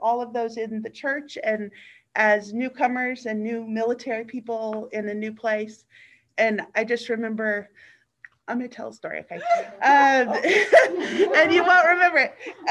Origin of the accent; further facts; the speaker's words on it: Texas, United States; Now, I'm from Texas, and this was Virginia, and it was my first time away from home.